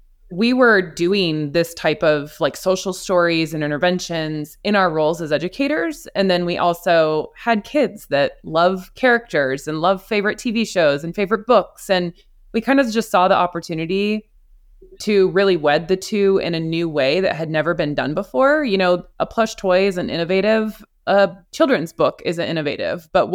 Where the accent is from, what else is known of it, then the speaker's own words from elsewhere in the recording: Portland, Oregon, United States; We're from the Pacific Northwest near Portland, Oregon. So Bigfoot, some people really believe in him out here.